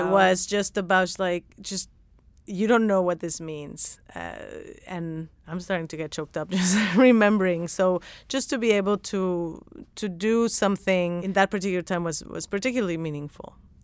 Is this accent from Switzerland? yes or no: no; Mexico; now in United States; I didn't grow up going to donut shops, because I'm from Mexico and that wasn't like a big thing the way that it is here.